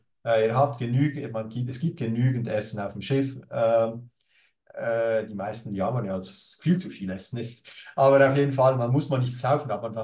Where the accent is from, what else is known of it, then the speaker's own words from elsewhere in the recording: Switzerland; das sage ich als Schweizer, ich lebe in einem hochpreisigen Land